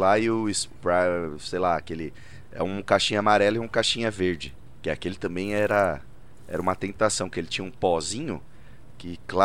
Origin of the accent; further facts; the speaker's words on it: Northeast Region, Brazil; eu fui criado no Nordeste